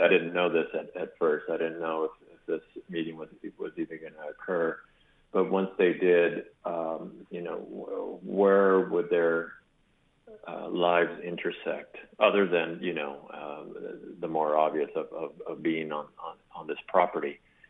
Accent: Brownsville, Texas, United States; I mean, having, yes, I grew up in Brownsville, and yes, I go back quite frequently

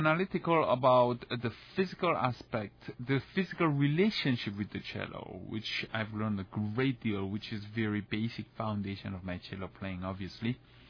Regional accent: Paris, Île-de-France, France; moved away as an adult; studying at Indiana University was very different from growing up in Paris

